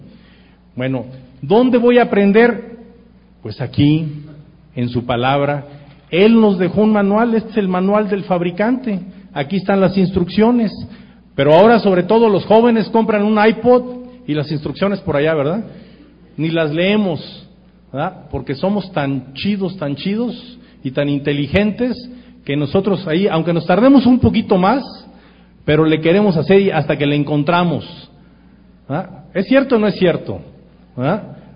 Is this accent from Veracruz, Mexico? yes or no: no; Monterrey, Nuevo León, Mexico; no soy chilango, soy de Monterrey.